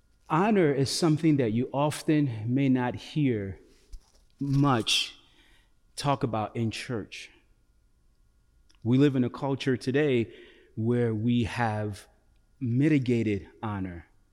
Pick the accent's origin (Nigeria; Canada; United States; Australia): Nigeria; Lagos; So I am from Lagos, Nigeria.